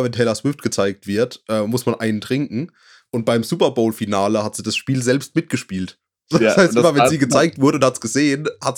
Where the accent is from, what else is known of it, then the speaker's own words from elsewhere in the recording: Rhineland-Palatinate, Germany; ich sag Fasching, ich bin aus der Pfalz, ich darf das.